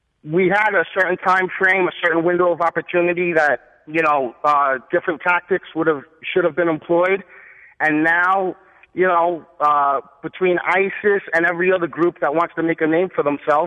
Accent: Brooklyn, New York, United States; I'm from Brooklyn. I'm a New York City detective.

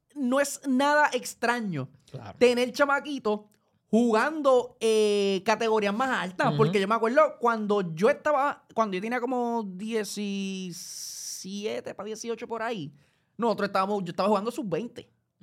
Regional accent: Cali, Valle del Cauca, Colombia; yo soy de Calle, yo me crié jugando en Taurino allá con Cuquito

